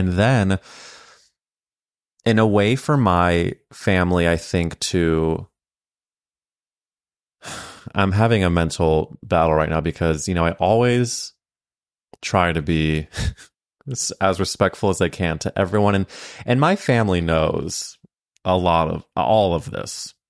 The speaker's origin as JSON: {"language": "English", "town": "St. Louis", "region": "Missouri", "country": "United States", "tie": "born or raised there", "said": "It's weird because we grew up in St. Louis at different times"}